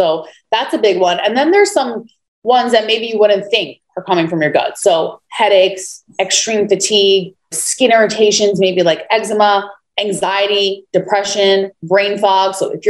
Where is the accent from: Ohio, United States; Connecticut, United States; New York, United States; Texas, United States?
New York, United States; I'm from New York. If I go there and I have the pizza or bagel, come on, I can't help myself.